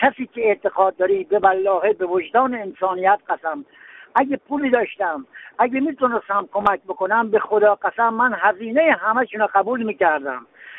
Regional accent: Iran; من یه ایرانیم

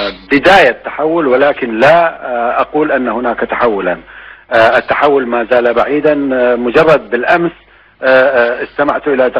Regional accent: Iraq; نحن عراقيون وبالتالي نتصرف كعراقيين، ونحن لا نريد لبلدنا أن يبقى بلدا محتلا

